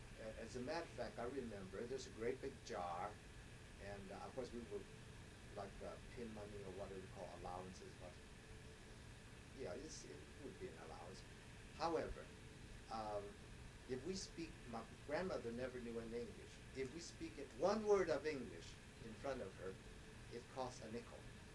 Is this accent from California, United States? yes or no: yes; Oakland, California, United States; And I was born in Oakland in 1906 was the earthquake.